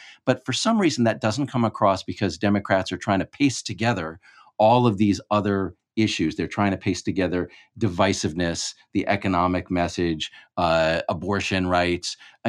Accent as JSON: {"language": "English", "region": "Texas", "country": "United States", "said": "I think it is useful because I'm from hurricane land. I come from the Gulf Coast of Texas."}